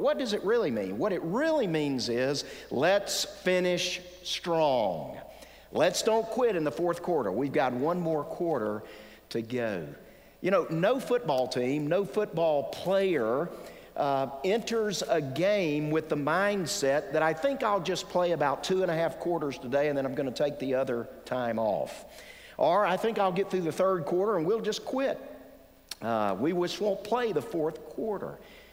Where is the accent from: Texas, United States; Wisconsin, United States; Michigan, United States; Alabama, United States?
Alabama, United States; Tuscaloosa; most of you know that I'm from Tuscaloosa, Alabama, and we play a little bit of football around there